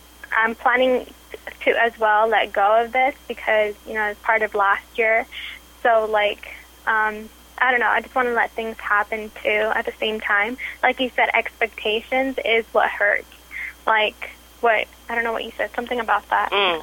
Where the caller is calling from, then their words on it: Washington, United States; from Washington State.